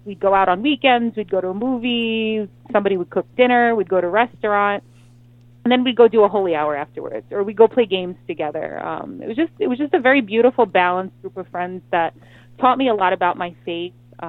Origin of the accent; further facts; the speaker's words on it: New York, United States; I always let people know I'm from the Bronx because I feel like it explains a little bit my character